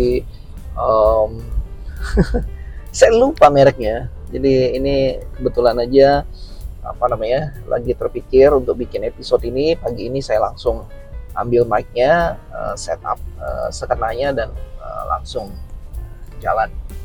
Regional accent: Sumatra, Indonesia; now in Java, Indonesia; Saya berasal dari Sumatera, sudah pasti saya menginjakkan kaki di sana, terus saya tinggal di sini, di Jawa.

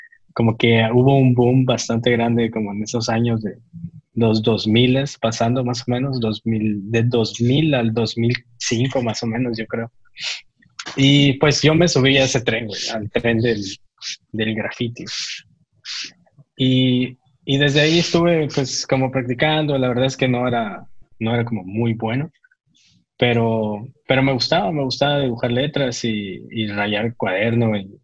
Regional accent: Hermosillo, Sonora, Mexico; also born or lived in Guaymas; soy allá, originario ya también. Nací en Guaymas, pero okay, pues fui criado en Hermosillo casi.

